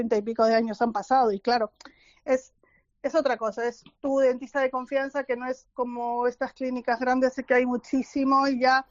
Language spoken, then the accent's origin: Spanish; Argentina; now in San Sebastián, Spain; Yo soy argentina y vine aquí a España en el año 91.